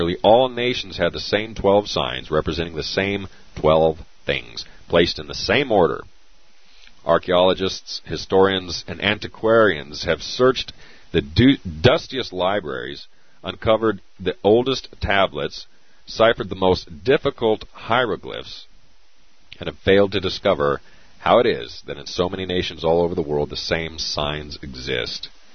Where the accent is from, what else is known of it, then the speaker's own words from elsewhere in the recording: Arizona, United States; the third largest is just outside of my hometown in Arizona.